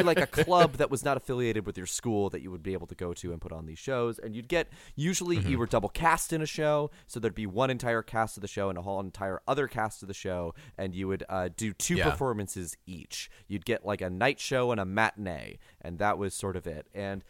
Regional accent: San Diego, California, United States; Well, so I grew up in San Diego. I was part of the youth theater scene while I was down there.

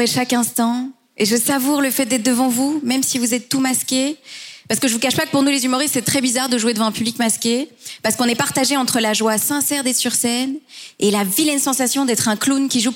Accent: Belgium; moi, je suis belge, mais d'origine hispano-marocaine.

